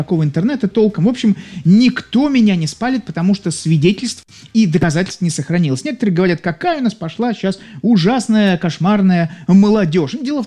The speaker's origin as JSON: {"language": "Russian", "region": "Saint Petersburg", "country": "Russia", "tie": "born or raised there", "said": "Я нахожусь в Санкт-Петербурге, родом из Ленинграда"}